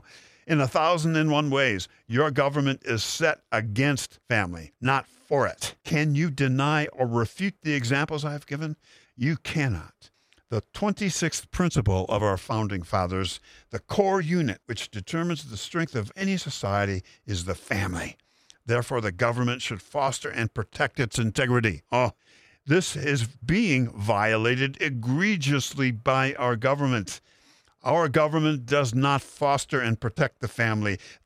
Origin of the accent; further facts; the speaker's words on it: Grand Rapids, Michigan, United States; but from my family and neighbors growing up in Grand Rapids, Michigan.